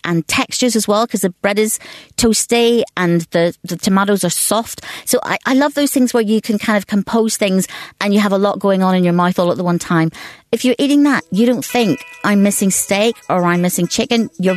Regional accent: Northern Ireland, United Kingdom; moved away as an adult; now in London, United Kingdom; I'm from Northern Ireland. And as I grew up in Ireland, we had nothing exotic whatsoever.

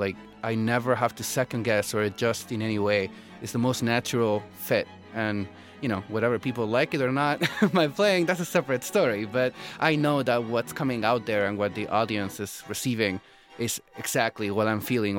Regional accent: Spain; English is a second language; moved away as an adult; now in United States; I'm a Spanish violinist. I grew up in Spain and, I came to Juilliard to study and, I've been in the U.S. for now 11 years.

